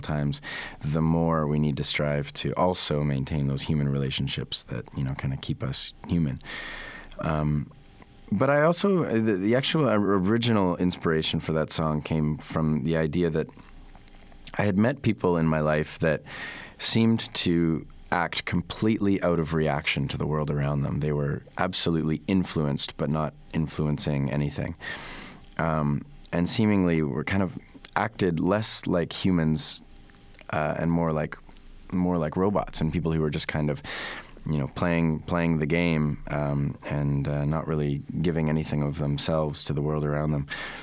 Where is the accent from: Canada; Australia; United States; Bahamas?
Canada; Vancouver, British Columbia; when I was a kid, you know, I had this impression of Vancouver, and I don't know if you've spent time there, but Vancouver is a beautiful, beautiful city.